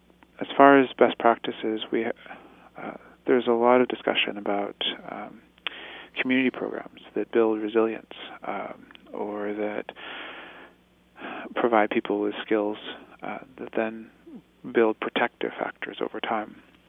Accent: Canada; It is our hope as Canadian Inuit

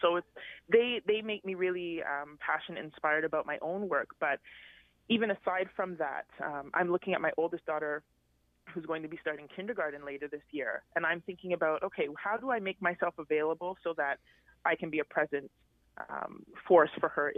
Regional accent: London, Ontario, Canada; I grew up in London, Ontario, and when I was growing up in London, it really wasn't very diverse.

